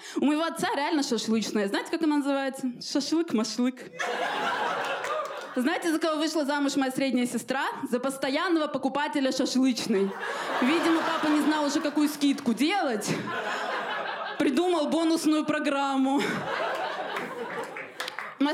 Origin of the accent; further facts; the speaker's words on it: Armenia; я армянка. Я раньше работала в школе учителем русского языка.